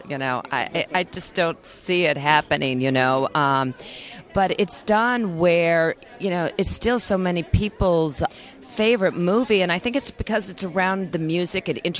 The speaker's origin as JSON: {"language": "English", "region": "Michigan", "country": "United States", "tie": "born or raised there", "said": "Yes, I grew up in Michigan, and I then went on to college and was a theater major, and then I went to the London Academy of Music and Dramatic Arts."}